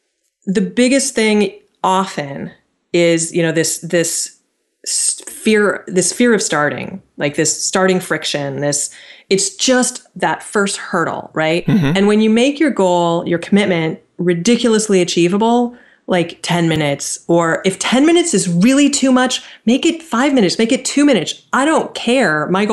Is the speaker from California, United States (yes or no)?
yes; Stanford, California, United States; I grew up right near Stanford University.